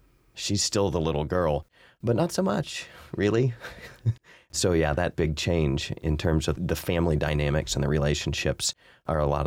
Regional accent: Cincinnati, Ohio, United States; I grew up in Cincinnati as a performer.

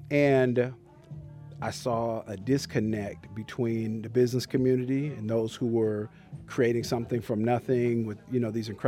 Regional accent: Alabama, United States; also born or lived in Texas; now in Phoenix, United States; I'm not a Phoenix native. I'm a military brat. So I was originally from Alabama and lived in Texas for a while.

